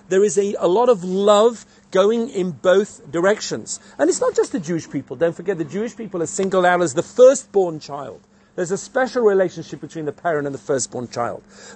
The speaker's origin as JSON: {"language": "English", "region": "Yorkshire and the Humber", "country": "United Kingdom", "said": "I am English and therefore unable to express any real emotion in any kind of meaningful way. Number two, I'm from the north of England, from Yorkshire, in a place where anyone who knows England knows that everybody is miserable all of the time."}